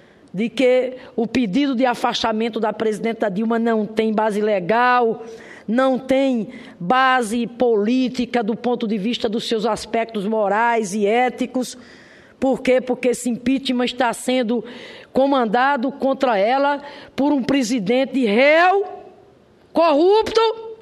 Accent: Nova Palmeira, Paraíba, Brazil; born there; Eu nunca vou esquecer da cena de Nova Palmeira, a cidadezinha onde eu nasci.

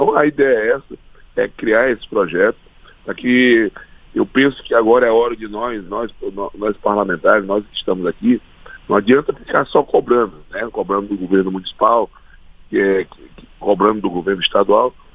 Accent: Acre, Brazil; E eu, como Amazônia, como acreano, recebo uma cobrança muito forte.

